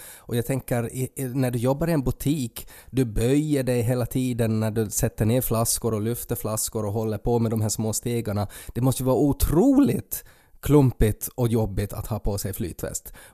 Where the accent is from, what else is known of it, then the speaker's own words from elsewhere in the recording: Ostrobothnia, Finland; gör man det i Sverige så då är det sådär, då blir man exotifierad som österbottning